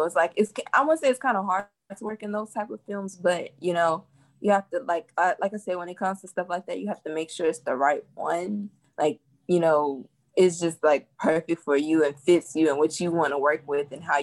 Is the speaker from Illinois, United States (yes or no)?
yes; Chicago, Illinois, United States; No, but I'm from Chicago.